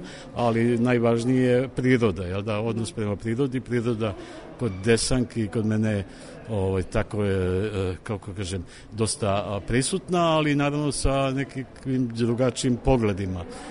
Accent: Lipolist, Šumadija and Western Serbia, Serbia; born there; ja sam rođen u Lipolistu i to nas veže

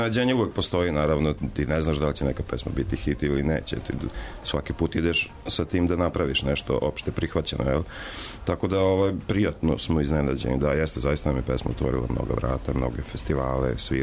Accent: Novi Sad, Vojvodina, Serbia; now in Belgrade, Serbia; O, pa da, ja sam iz Novog Sada, iz Vojvodine, to je tamo tradicija.

